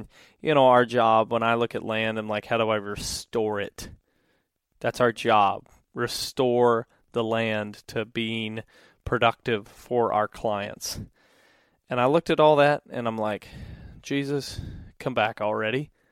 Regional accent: Missouri, United States; I don't sound like a Northerner, and I'm from Missouri.

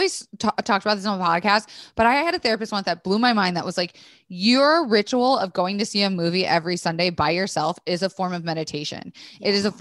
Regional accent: Tampa, Florida, United States; I'm from Florida, Tampa.

